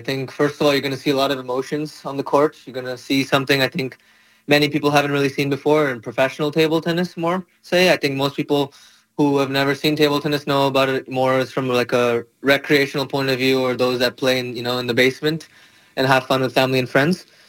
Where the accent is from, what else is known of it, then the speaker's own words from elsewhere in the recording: California, United States; Yeah, so I'm from the Bay Area in California, actually, originally.